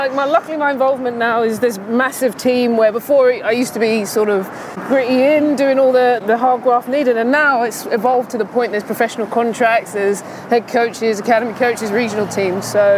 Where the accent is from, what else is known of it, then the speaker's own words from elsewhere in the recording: London, United Kingdom; I grew up in South London, not too far from here